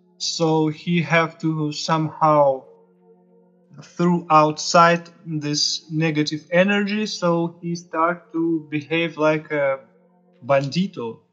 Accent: Saint Petersburg, Russia; I'm 32. I'm from Russia. I was born in St. Petersburg in the family of the doctors.

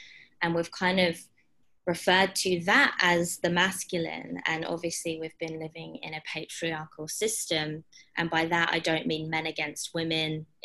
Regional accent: England, United Kingdom; Yeah, so I am an English woman. I'm 29.

